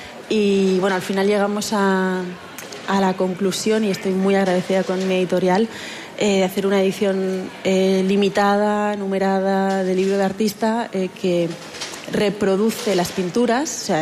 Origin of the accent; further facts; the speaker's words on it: Valencia, Valencian Community, Spain; Valencia, que es mi tierra, que es una tierra de contrastes, hay mucha luz, hay mucha oscuridad